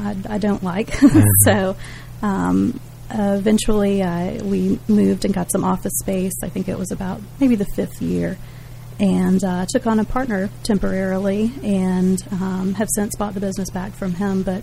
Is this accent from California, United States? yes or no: no; Tifton, Georgia, United States; also born or lived in Marietta; I'm actually from South Georgia, from Tifton, and had lived in Marietta high school years.